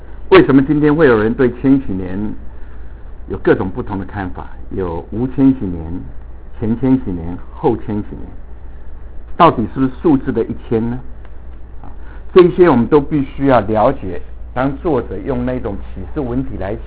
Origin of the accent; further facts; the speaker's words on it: Taiwan; moved away; 不仅是我说来自台湾来自台湾已经30多年了，大概20-30%我回台湾我听不懂他们在讲什么。